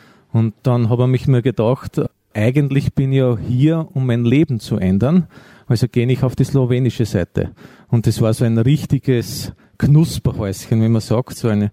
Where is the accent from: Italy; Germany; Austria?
Austria; Lower Austria; ich habe in der Schule noch nicht Englisch gehabt. Ich bin schon etwas älter. Und da war das halt bei uns im Waldviertel noch nicht.